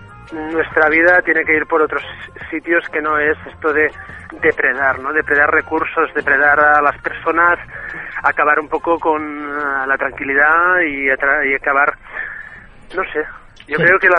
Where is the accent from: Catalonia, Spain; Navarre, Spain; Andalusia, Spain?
Catalonia, Spain; Tarragona; trabajé en un bar de música en euskera en Salou, porque soy de Tarragona, y en Salou